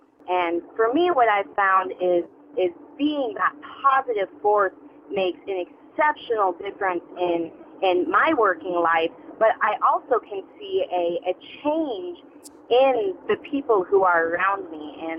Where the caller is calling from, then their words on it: Kansas, United States; I am calling from Kansas.